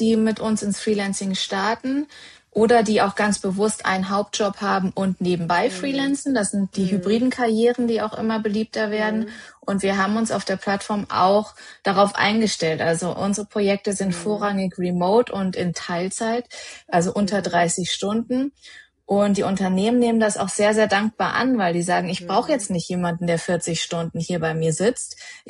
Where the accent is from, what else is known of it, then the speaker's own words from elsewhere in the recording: North Rhine-Westphalia, Germany; Ich bin aus der Nähe von Bonn, 43.